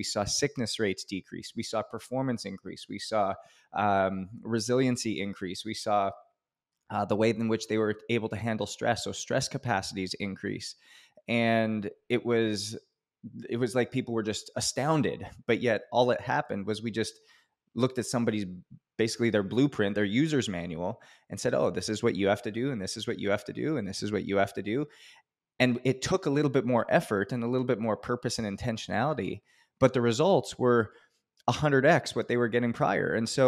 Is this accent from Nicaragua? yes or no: no; Canada; And I was born and raised in Canada, and I grew up playing hockey just like every other kid